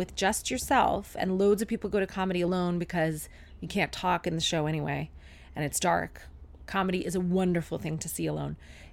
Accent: Canada; which doesn't make any sense because we are Canadian.

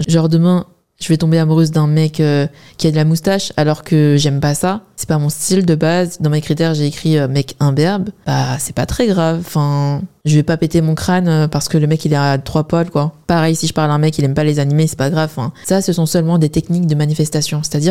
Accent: Wenzhou, Zhejiang, China; Je suis chinoise en particulier de la région de Wenzhou.

